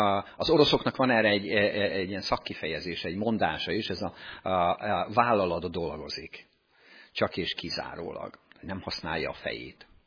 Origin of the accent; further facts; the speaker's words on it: Tiszántúl, Hungary; now in Paks, Hungary; Egyébként én Tiszántúlról származom